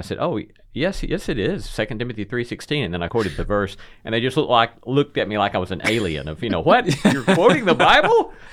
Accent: Alabama, United States; I was raised in Alabama, then went to school in Nashville

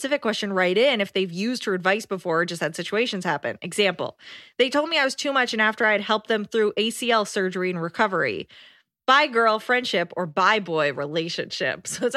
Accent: United States; I'm American.

